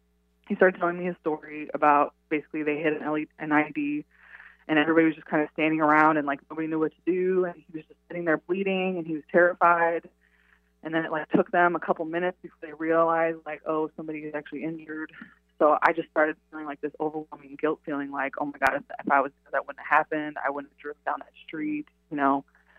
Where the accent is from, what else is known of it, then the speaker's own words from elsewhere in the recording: St. Louis, Missouri, United States; moved away as an adult; So I grew up in St. Louis, Missouri. I joined the Army when I was 18, and I took off, and I went to see the world.